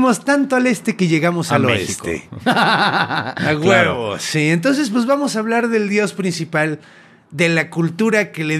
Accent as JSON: {"language": "Spanish", "country": "Mexico", "said": "Estas cosas que estoy diciendo ya deberían de saberlas porque pues, somos mexicanos."}